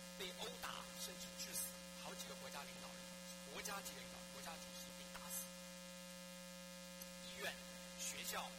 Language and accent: Chinese; China; 我们从大陆来